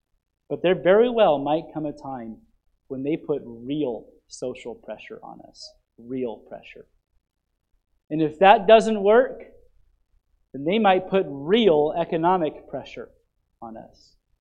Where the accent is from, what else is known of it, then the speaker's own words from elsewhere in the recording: United States; I am thankful I am an American in 2023.